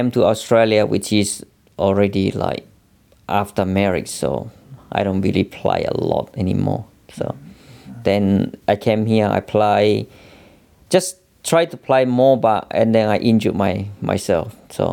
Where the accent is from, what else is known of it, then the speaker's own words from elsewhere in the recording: Timor-Leste; born there; English is a second language; Yeah, then my father born in East Timor. Then, of course, I'm born from East Timor as well.